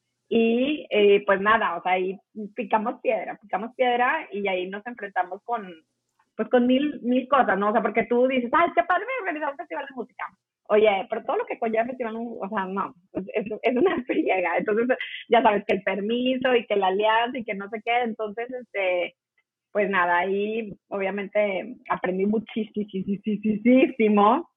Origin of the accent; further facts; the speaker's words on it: Monterrey, Nuevo León, Mexico; Yo soy de Monterrey. Nací en Monterrey. Me crié en Monterrey, ¿no?